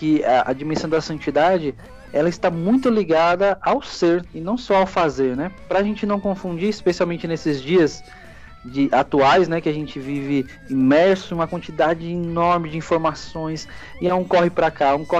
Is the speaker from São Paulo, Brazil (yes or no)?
yes; São Paulo, Brazil; also born or lived in Northeast Brazil; eu sou seminarista, sou natural aqui de São Paulo. Na verdade, estou voltando de missão depois de 9 anos no Nordeste. E faço parte da Diocese de Campo Limpo.